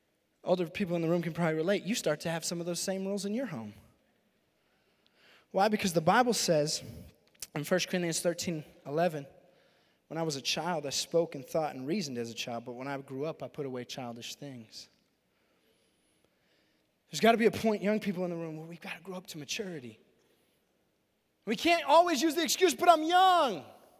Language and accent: English; Roswell, New Mexico, United States; now in Albuquerque, United States; I know I grew up in Roswell.